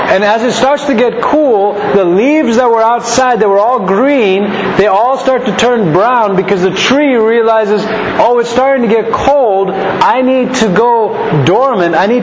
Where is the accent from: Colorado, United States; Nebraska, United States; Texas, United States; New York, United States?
Nebraska, United States; born there; in my dad's from Nebraska. I was born actually in Nebraska.